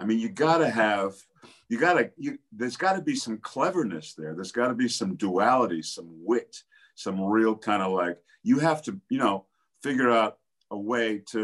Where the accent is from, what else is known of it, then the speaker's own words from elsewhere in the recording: New York City, New York, United States; I was on my guard because I grew up in New York City